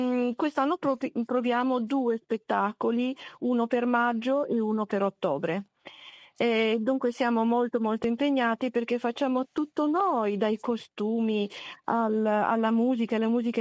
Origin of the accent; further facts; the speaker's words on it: Trieste, Friuli-Venezia Giulia, Italy; born there; Io sono nata a Trieste